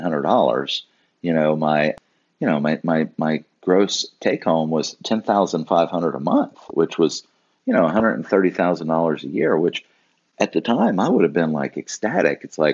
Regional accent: Louisiana, United States; I'm from South Louisiana and I lived in Lafayette and that's where all of my clients came from.

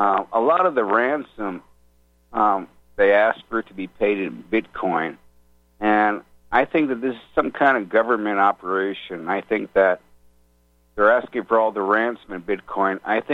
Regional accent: New York, United States; I used to go to McGill University in Montreal, and I grew up in New York, so I would drive to that border like so many times.

